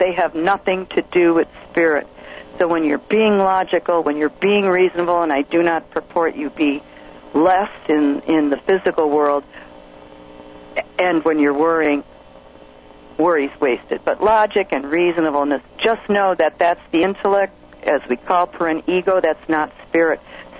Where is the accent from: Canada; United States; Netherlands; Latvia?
United States; Midwest; I thought you were going to ask me, when am I coming home? I'm from the Midwest.